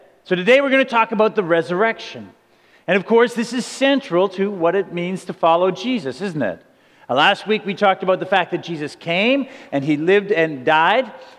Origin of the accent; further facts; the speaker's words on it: Alberta, Canada; moved away; I grew up in Alberta. We couldn't have fireworks. And so I moved out here.